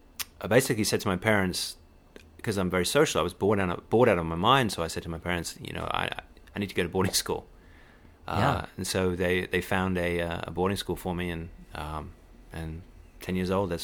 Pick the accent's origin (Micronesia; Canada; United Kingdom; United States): United Kingdom; East of England; I was born in Hertfordshire in England, which is used to be a rural county right north of London.